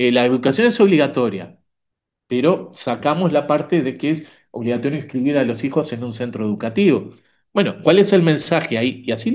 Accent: Uruguay; Nosotros, como uruguayos y uruguayas, muchas veces estamos sumamente acostumbrados a entender que lo público es el Estado.

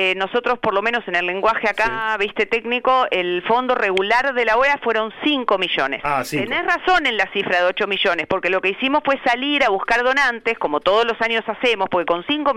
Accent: Uruguay; Está todo bien con Uruguay, soy uruguayo.

